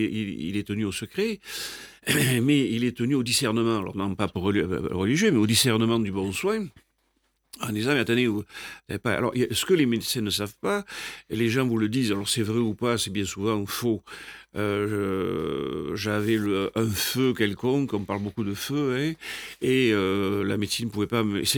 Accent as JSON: {"language": "French", "region": "Hauts-de-France", "country": "France", "said": "En plus, moi, je viens de l'Aisne"}